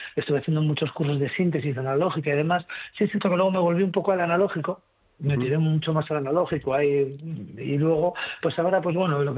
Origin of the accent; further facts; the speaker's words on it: Cangas, Spain; yo soy de Cangas